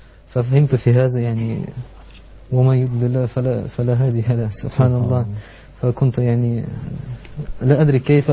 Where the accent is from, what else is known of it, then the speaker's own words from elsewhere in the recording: Russia; Arabic is a second language; فبعد ذلك رجعت إلى بلدي